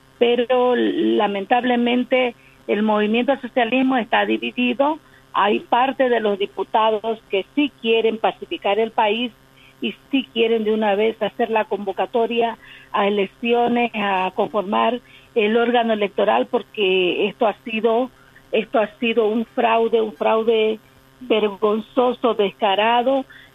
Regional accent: Bolivia; Nos interesa mucho como bolivianos

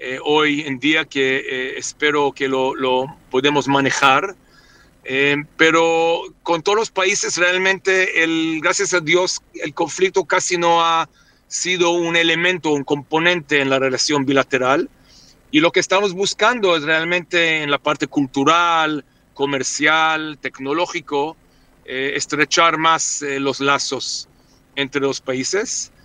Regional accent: Buenos Aires, Argentina; accent: porteño; Spanish is a second language; now in Mexico; Perdí el acento con los años, se me suavizó un poco, así que ya no me consideran tanto porteño como yo era al principio.

